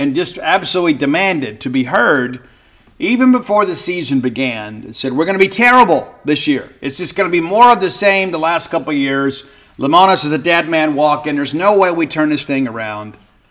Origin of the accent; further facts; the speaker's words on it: Mississippi, United States; That just growing up in South Mississippi, it's one of those things